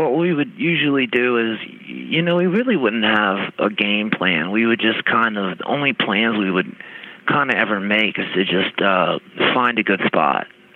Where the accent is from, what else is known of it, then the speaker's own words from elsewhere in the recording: South Carolina, United States; even though I'm from South Carolina, I'm from, you know, the beach, and, you know, so I'm not, I'm, you know, I'm a Southern boy